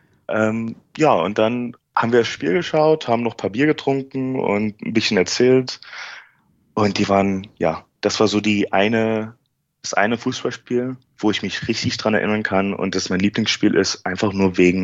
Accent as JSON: {"language": "German", "region": "Berlin", "country": "Germany", "said": "Ja, ich komme aus Berlin."}